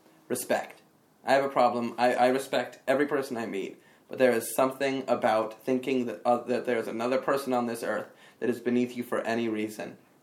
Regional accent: San Francisco, California, United States; I grew up in California. I grew up in such a bubble. I grew up in you know, very liberal San Francisco.

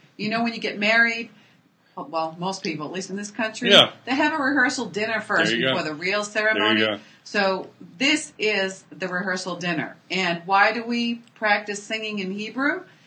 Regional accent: Boston, Massachusetts, United States; born there; accent: Boston; now in Fort Worth, United States; And I don't have the twang down yet, being a Bostonian by birth, but I've lost a lot of my Boston accent, I think.

